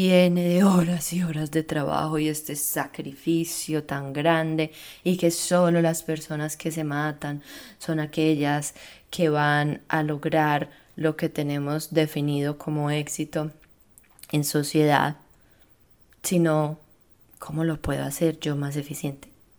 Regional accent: Antioquia, Colombia; Yo soy colombiana, pero soy de la costa y soy de Antioquia

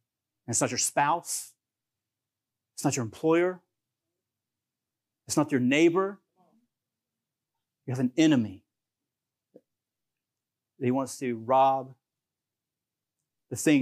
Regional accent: Georgia, United States; born there; I was born in Georgia, praise the Lord.

